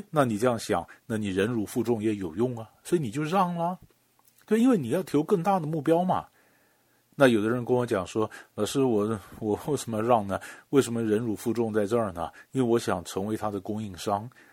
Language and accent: Chinese; China; 我们中国人讲不怕官只怕管嘛。